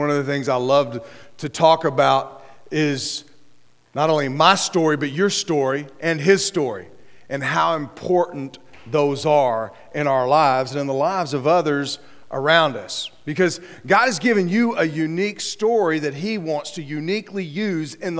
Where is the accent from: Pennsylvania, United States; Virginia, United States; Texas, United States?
Texas, United States; Wichita Falls; born there; I was born in Wichita Falls, Texas, to a couple of teenagers